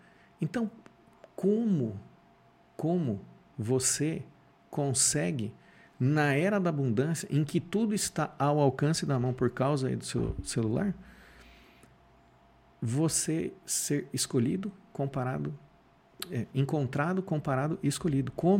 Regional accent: Jaú, São Paulo, Brazil; Eu não chorei naquele momento porque eu sou de Jaú, lenhador e viking.

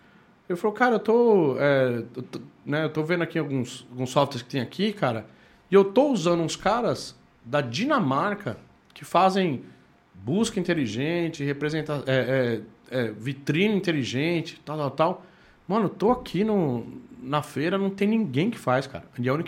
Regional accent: Brazil; cara, eu sou do Brasil, assim, essa área.

